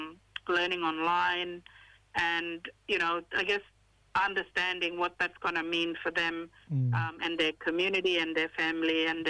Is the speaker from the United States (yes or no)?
no; Northern Territory, Australia; I'm from Northeast Arnhem Land, and my mob, the Yolngu mob, up okay. here in Northern Territory.